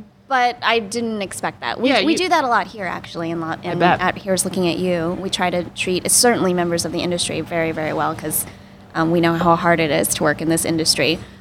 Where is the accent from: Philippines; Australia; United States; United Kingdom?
United States; Georgia; I grew up in Georgia, so I know about Chick-fil-A very much.